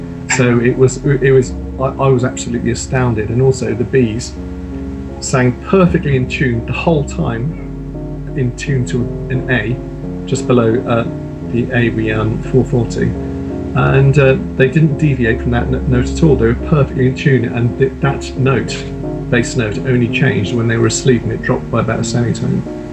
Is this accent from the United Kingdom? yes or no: yes; Worcester, West Midlands, United Kingdom; I grew up in Worcester, reasonably kind of countryside-ish where we were and everything.